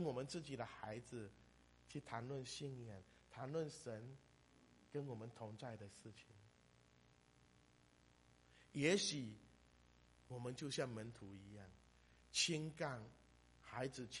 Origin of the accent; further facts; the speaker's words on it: China; 我们中国人会不会呢？虽然我们也很注重家庭的教育